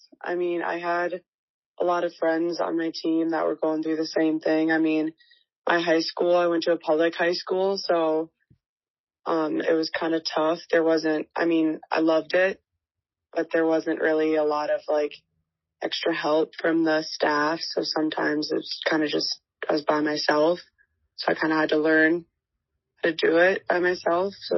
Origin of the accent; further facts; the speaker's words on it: Minnesota, United States; Obviously, yeah, growing up in Minnesota, surrounded by everything hockey